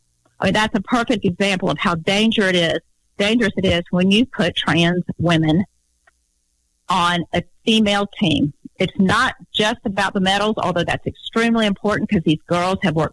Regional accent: Ocean Springs, Mississippi, United States; I know in my hometown of Ocean Springs, Mississippi

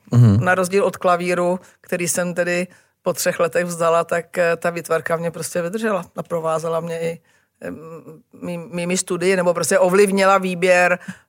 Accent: Prague, Czechia; Tak on ten panelák tehdejší stál mezi starou zástavbou, takže okolo byl velký park

